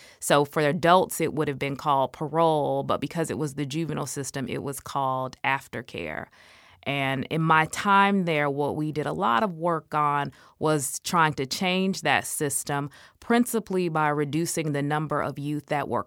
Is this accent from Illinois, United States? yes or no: yes; Illinois, United States; And one of the states that was my principal responsibility was Illinois because it was my home state.